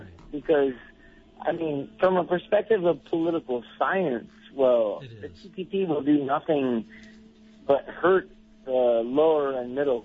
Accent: Kauai, Hawaii, United States; it's cool to reconnect because Kauai is my hometown.

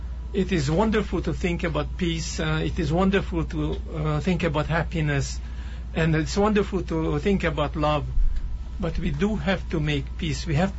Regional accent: Hungary; first language Hungarian; English is a second language; now in Hawaii, United States; Yes, originally from Hungary. And I have been living here on the island for 18 years.

